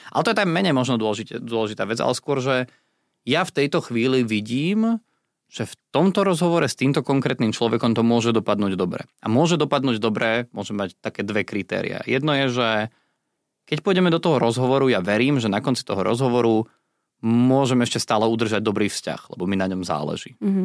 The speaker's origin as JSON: {"language": "Slovak", "region": "Považie", "country": "Slovakia", "said": "ja pochádzam z Považia"}